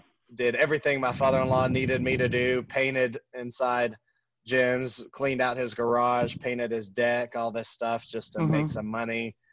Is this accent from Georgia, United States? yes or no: yes; Georgia, United States; Born and raised in Cobb County. I've actually never lived outside of Cobb County.